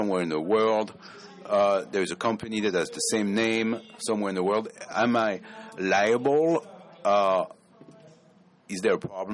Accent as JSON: {"language": "English", "country": "Cameroon", "said": "from Cameroon, and I am a fellow."}